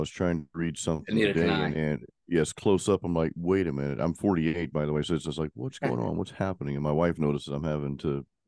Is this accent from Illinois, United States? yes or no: no; Pensacola, Florida, United States; a guy named Ronnie Miller in Pensacola, Florida, which is my hometown.